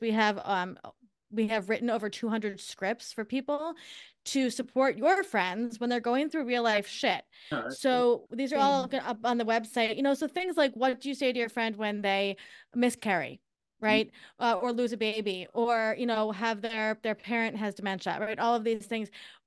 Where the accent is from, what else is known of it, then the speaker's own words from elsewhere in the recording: New York, United States; So you come, the coffee's hot. We're from Long Island. So that's all we know.